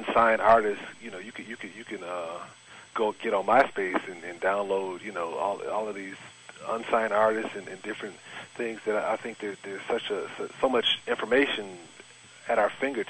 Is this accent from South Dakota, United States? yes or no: no; Detroit, Michigan, United States; I'm from Detroit, Michigan, so, you know, I came up, you know, listening to a lot of, you know, different styles of music, Motown and all the great jazz musicians that were there